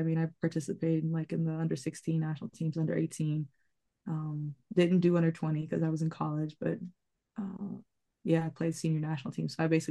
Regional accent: Sweden; And then I grew up in Sweden.

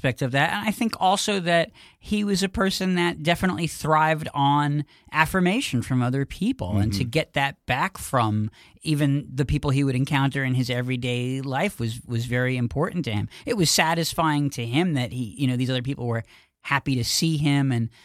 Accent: New York, United States; And he knew that I was from New York, or I mentioned it to him

